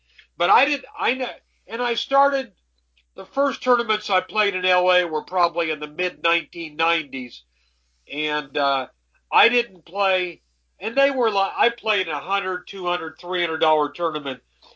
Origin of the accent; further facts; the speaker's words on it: Dayton, Ohio, United States; A bunch of buddies of mine in Dayton, back where I grew up in Dayton, Ohio, poker was real popular with the kids.